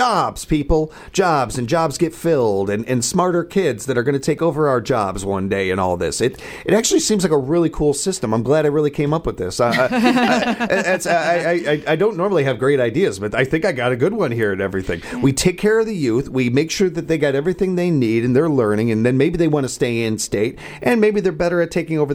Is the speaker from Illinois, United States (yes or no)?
yes; Illinois, United States; All you got to do is look at my home state in Illinois